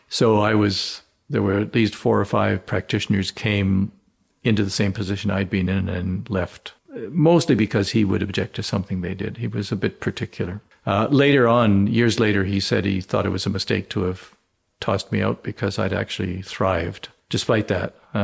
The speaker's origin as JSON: {"language": "English", "town": "Vancouver", "region": "British Columbia", "country": "Canada", "tie": "born or raised there", "said": "Yeah, originally born and raised in Vancouver. Did my high school and an undergraduate degree in Vancouver."}